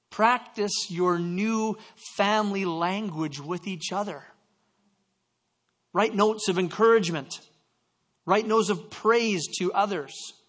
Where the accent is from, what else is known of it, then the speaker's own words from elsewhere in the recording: Canada; Я не очень хорошо говорю по-русски. Я из Канады. Hi, how are you? I don't speak Russian very good, but I'm from Canada.